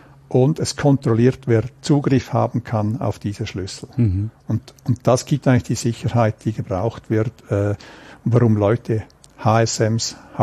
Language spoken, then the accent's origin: German; Chur, Graubünden, Switzerland; also born or lived in Zürich / United States; Ich bin ein Schweizer Bündner, in Chur aufgewachsen, wo man Skifahrt den ganzen Tag, in Zürich studiert, war dann 17 Jahre in den USA im Silicon Valley